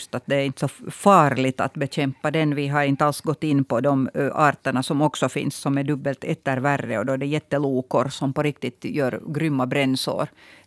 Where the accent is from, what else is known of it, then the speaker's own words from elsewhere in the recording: Hanko, Uusimaa, Finland; now in Helsinki, Finland; när jag flyttade till Helsingfors från Hangö.